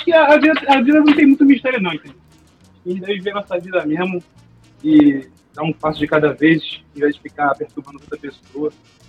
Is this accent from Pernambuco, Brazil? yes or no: no; Rio de Janeiro, Brazil; Cara, eu acho que não, velho. Eu sou do Rio de Janeiro. Primeiro, eu sou do Rio de Janeiro.